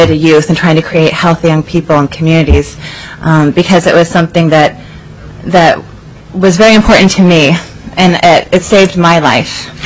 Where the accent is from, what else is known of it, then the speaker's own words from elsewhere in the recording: Fairbanks, Alaska, United States; from Fairbanks, Alaska.